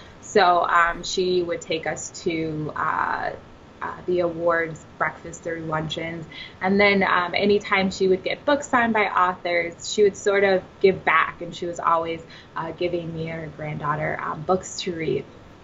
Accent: Chicago, Illinois, United States; I'm from Chicago. She worked for the Chicago Public Library, and the area that I lived in, it was the south side of Chicago, and basically all we had was the library.

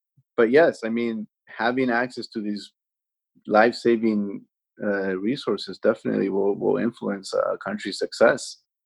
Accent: Guatemala; I know there's Cubans in my home country, Guatemala

